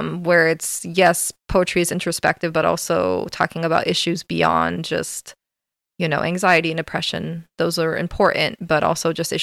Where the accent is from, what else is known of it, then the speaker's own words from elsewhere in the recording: Florida, United States; he painted the cover design, which was like just a lake where we grew up in Central Florida.